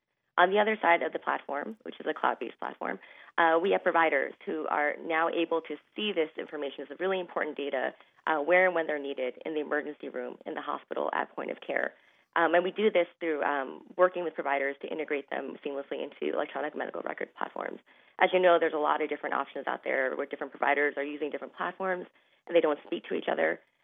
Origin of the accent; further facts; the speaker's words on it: New York, United States; I'm originally from New York, but I'm learning a lot about Ohio now.